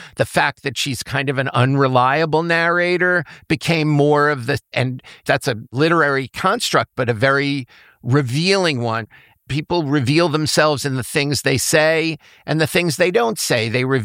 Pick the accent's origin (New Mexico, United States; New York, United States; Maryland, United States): New York, United States; Long Island; We're both from Long Island, and we love to go back to Long Island a couple of weeks every year, and we bring our kids.